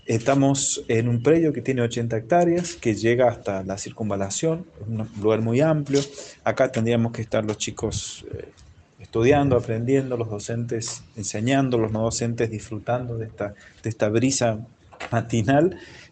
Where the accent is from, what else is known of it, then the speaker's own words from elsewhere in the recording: Mercedes, Argentina; A mí me duele muchísimo como mercedino, como argentino, como profesor universitario